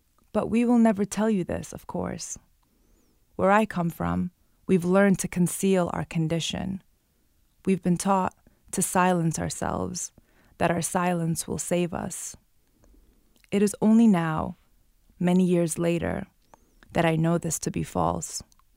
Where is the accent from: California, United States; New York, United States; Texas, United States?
New York, United States; Brooklyn; She's Arab American, born and raised in Brooklyn like me.